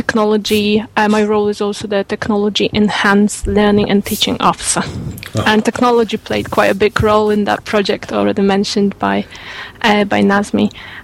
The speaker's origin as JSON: {"language": "English", "country": "Poland", "lives_now": "Glasgow, United Kingdom", "said": "I'm originally from Poland, but for the last 6 years I've been living and working in Glasgow"}